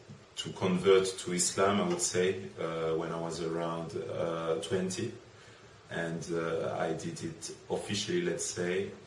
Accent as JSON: {"language": "English", "town": "Lyon", "region": "Auvergne-Rhône-Alpes", "country": "France", "tie": "born or raised there", "also_born_or_lived": "London", "lives_now": "Seville, Spain", "said": "French and African footballer. So I started my career in Lyon, my hometown."}